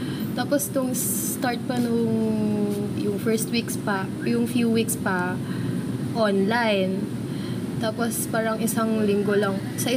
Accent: Cavite, Philippines; also born or lived in La Union; Hindi, taga dito talaga ako sa Cavite.

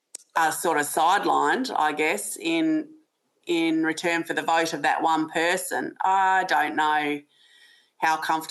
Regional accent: Tasmania, Australia; I mean, in Tasmania, in my home state of Tasmania at the moment

